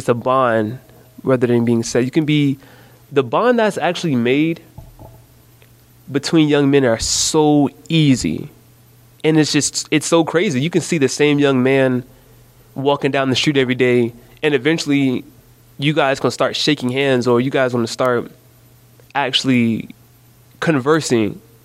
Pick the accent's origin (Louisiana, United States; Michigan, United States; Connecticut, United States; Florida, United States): Florida, United States; Jacksonville; my own experiences growing up in Jacksonville.